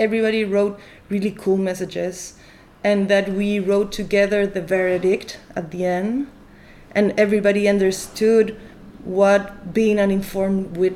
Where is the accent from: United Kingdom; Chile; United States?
Chile; English is a second language; now in Barcelona, Spain; I am from Chile, but I live and work in Catalonia in Spain, in Barcelona, in a company that's named Science for Change.